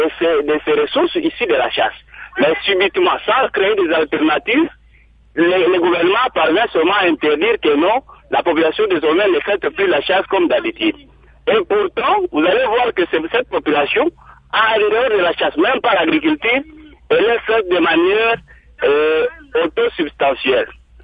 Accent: Maniema, DR Congo; nous sommes ici chez nous au Maniema où il y a le parc de l'Omami

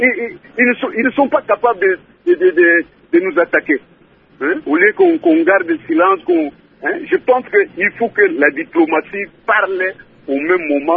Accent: Rwanda; parce qu'après nous sommes des Rwandais.

